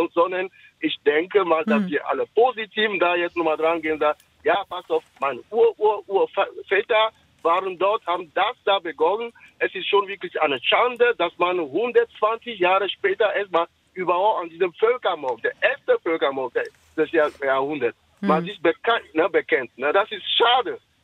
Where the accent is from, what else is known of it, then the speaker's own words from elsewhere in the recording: Togo; Und ich komme aus Togo.